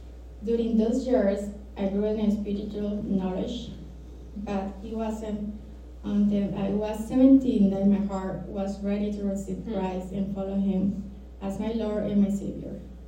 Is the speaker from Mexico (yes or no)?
no; Colombia; Soy de Colombia, como Kay lo dijo, y mi país es católico por tradición, y por supuesto, nací y crecí en una familia católica